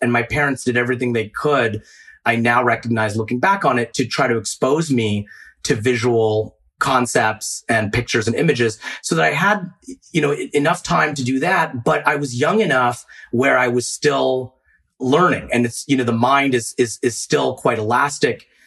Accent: Baltimore, Maryland, United States; born there; A year later, I was born in the Baltimore area.

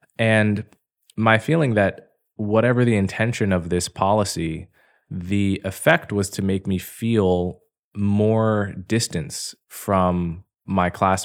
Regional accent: Montclair, New Jersey, United States; Whereas growing up in Montclair, New Jersey, the attitude was that race is only skin deep, race doesn't matter

